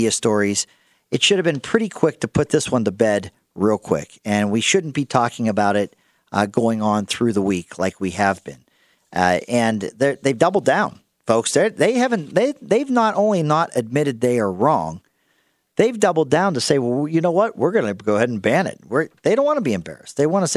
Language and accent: English; Pittsburgh, Pennsylvania, United States; I grew up in Pittsburgh.